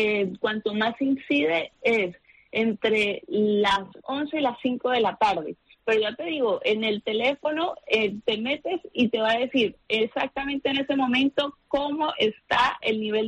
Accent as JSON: {"language": "Spanish", "country": "Colombia", "moved": "yes", "said": "Pues imagina que yo vengo de Colombia, ¿no? Para nosotros todo el año puede ser verano."}